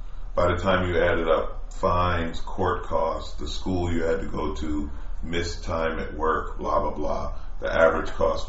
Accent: New York, United States; I was from New York.

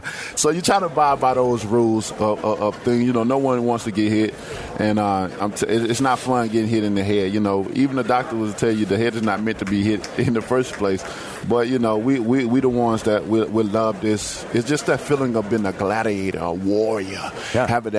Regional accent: Tuscaloosa, Alabama, United States; I'm from Tuscaloosa, Alabama. You know, it's basically mostly about football.

